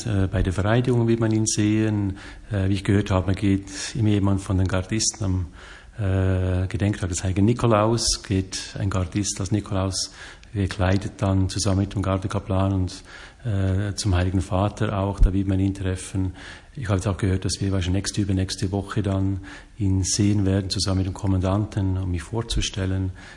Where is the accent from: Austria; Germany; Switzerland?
Switzerland; Steinenberg, Schwyz; now in Rome, Italy; bin aufgewachsen im Herzen der Schweiz, Steinenberg, eine kleine Gemeinde im Kanton Schwyz, zusammen mit 4 Geschwistern auf einem Bauernhof.